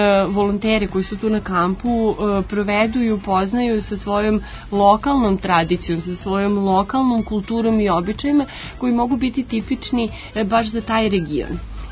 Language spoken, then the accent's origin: Serbian; Serbia